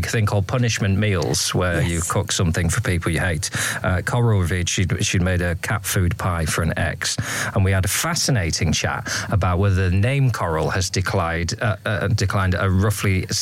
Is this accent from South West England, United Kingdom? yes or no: yes; Bristol, South West England, United Kingdom; accent: Bristol; so when I try and do a Norwich accent, it just becomes my Bristol accent.